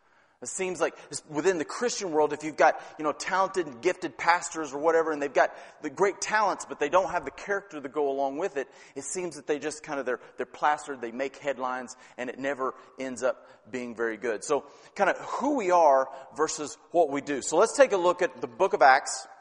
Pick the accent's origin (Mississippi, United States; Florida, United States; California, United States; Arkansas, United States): Arkansas, United States; And I'm originally from Arkansas, and he was the governor of Arkansas before he became president of the United States.